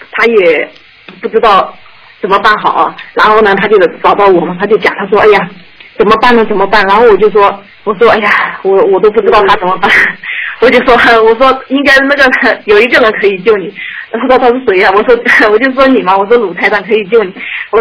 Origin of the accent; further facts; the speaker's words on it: Jiangxi, China; 在我们这里，我们是江西那边的。